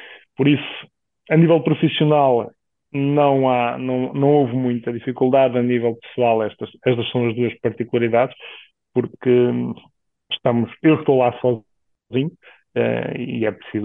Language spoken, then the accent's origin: Portuguese; Portugal; Nós temos nós enquanto portugueses